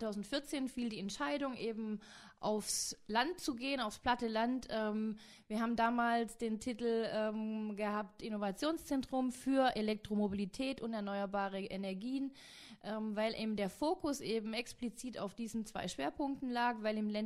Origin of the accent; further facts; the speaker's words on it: Tübingen, Baden-Württemberg, Germany; born there; now in Lippe, Germany; meine schwäbischen Wurzeln, die kann ich nicht verleugnen, beziehungsweise die kann man, glaube ich, nicht überhören. Ich bin in Tübingen geboren, daher auch der leichte Akzent und habe dort mein Studium an der Universität in Tübingen absolviert